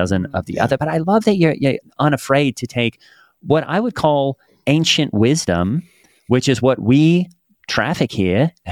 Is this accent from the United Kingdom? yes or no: no; Australia; I used to, you know, it's fun that you say, you know, that we're self-healing because I'm from Australia.